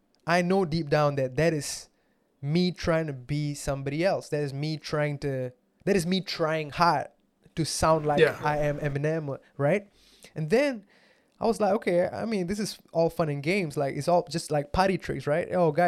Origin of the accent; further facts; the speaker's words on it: Singapore; Born and raised in Singapore. My family moved from South India in '93, and I was born here 2 years later.